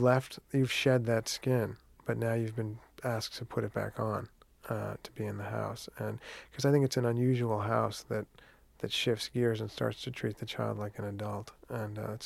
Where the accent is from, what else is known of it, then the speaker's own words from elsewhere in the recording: Larchmont, New York, United States; Yes, I did. I grew up in Larchmont, went to Amherst College